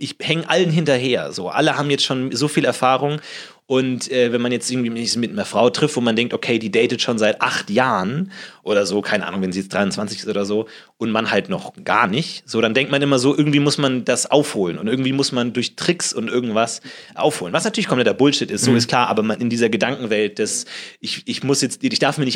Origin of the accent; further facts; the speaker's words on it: Munich, Bavaria, Germany; now in Berlin, Germany; Ich komme aus München eigentlich.